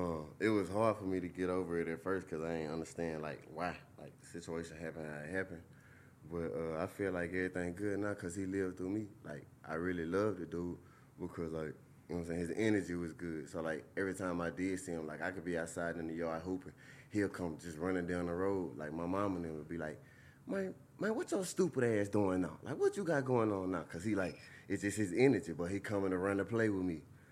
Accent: Louisiana, United States; Man, we only had like 3 stoplights in our little town. I can't even call it no city. I call it a town.

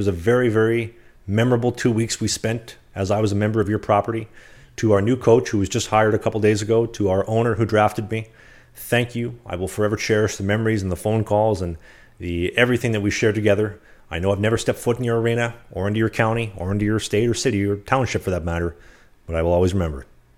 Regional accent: Winnipeg, Manitoba, Canada; I was born and raised in Winnipeg.

